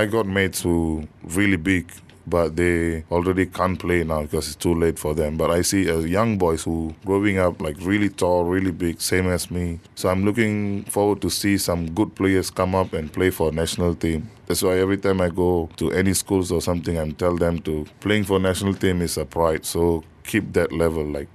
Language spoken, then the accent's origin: English; Malaysia; now in Japan; say I'm from Malaysia and playing in Japan. And they send me over here for... like learn more rugby